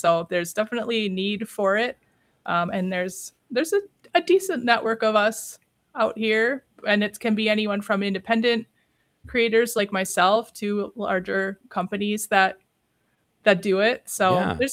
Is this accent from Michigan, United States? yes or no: no; Kaukauna, Wisconsin, United States; now in Neenah, United States; I'm from the Appleton area also. I grew up in Kaukauna.